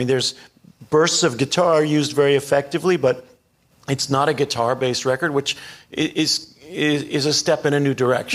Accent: Long Island, New York, United States; I grew up on Long Island, and there used to be a college called CW Post that had concerts.

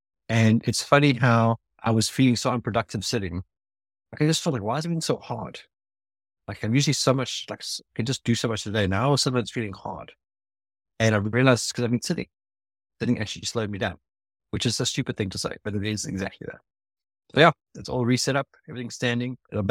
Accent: South Africa; you would have known clearly being South African that I would be a meat eater.

